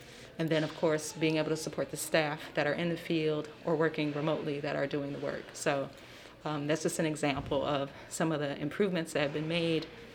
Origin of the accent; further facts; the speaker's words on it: Milwaukee, Wisconsin, United States; I'm from Milwaukee, Sherman Park.